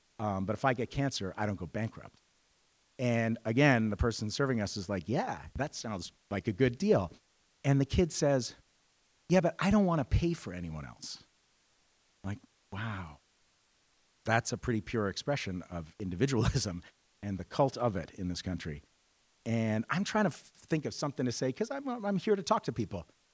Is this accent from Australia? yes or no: no; Canada; As a Canadian, it's really easy for us to be smug.